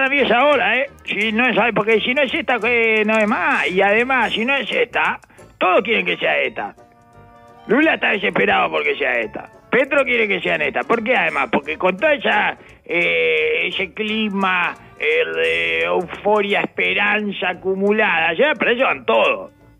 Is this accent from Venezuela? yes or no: yes; Venezuela; Lógico, yo soy venezolano.